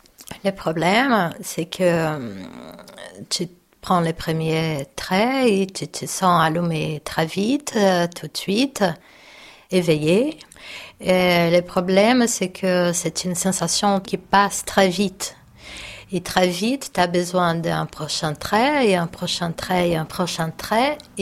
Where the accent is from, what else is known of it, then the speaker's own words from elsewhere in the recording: Belo Horizonte, Minas Gerais, Brazil; moved away as an adult; now in France; Je viens du sud-est du Brésil, Minas Gerais, Belo Horizonte. Je suis arrivée en France en novembre de 2005.